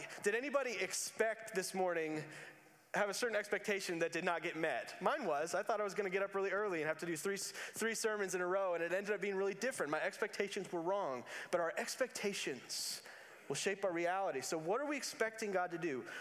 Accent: Louisville, Kentucky, United States; now in Bowling Green, United States; I thought it was just a smaller, I'm from Louisville.

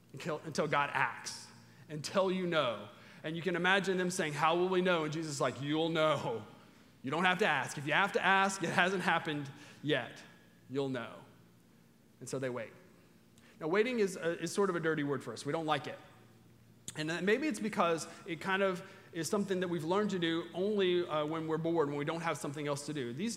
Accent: Kentucky, United States; Yeah, we're mostly from Kentucky, so we get that.

